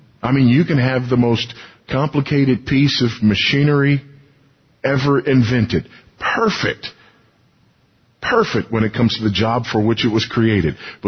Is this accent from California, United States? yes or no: yes; California, United States; Reason being, I did grow up in the South, in a different South. I grew up in Southern California.